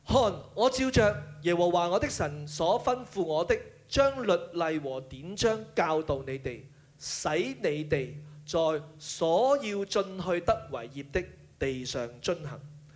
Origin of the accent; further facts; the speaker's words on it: Hong Kong; 讓我們就以我們香港人最喜歡去的地方日本做一個例子